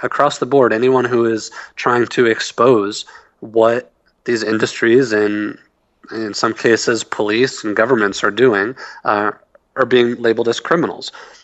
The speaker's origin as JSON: {"language": "English", "region": "Texas", "country": "United States", "tie": "born or raised there", "said": "In Texas, my home state, there was a case"}